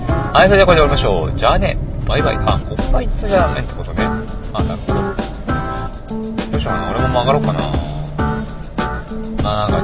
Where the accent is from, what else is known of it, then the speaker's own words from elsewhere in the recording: Tsudanuma, Chiba, Japan; 津田沼というのはですね、私の地元というか、まあ地元ですね。あのね、昔から知ってる駅でございます。